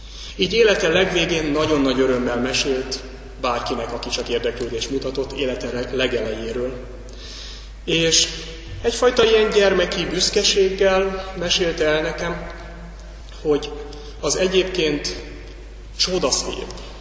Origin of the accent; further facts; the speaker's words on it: Pest, Hungary; A szomszéd nem is lakott ott, Budapestről járt ki, csak a hétvégéket töltötte nálunk ott a főváros környékén.